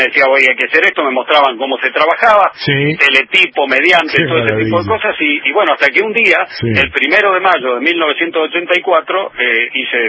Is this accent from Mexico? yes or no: no; San Rafael, Mendoza, Argentina; born there; Soy nacido en San Rafael, entonces amo este lugar